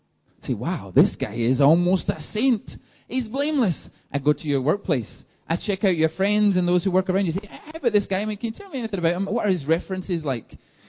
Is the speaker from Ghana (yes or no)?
no; Scotland, United Kingdom; For those of you who don't know, I'm from Scotland, and I am the presiding elder